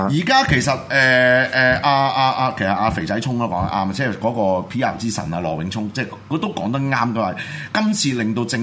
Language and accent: Cantonese; Hong Kong; 但係另外一樣就好似而家我哋香港人